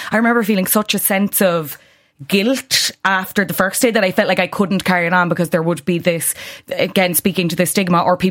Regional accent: Ireland; Henry, I feel like we blame a lot of things on being Irish

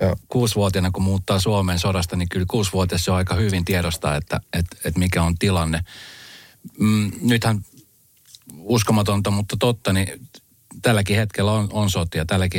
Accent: Colombia; now in Finland; kun mä muutin Kolumbiasta, niin nyt vasta aikuisijalla ehkä on tajunnut

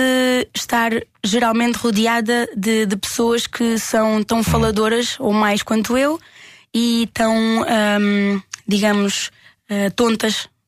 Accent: Lisbon, Portugal; born there; E sou de Lisboa, nasci em Lisboa, há 28 anos atrás.

